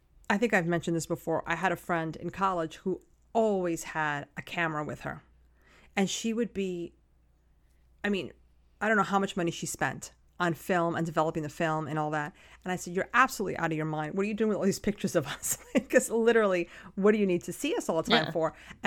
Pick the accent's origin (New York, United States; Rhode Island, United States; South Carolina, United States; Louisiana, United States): New York, United States; we're two witches from Lower Hudson Valley that come to you twice a month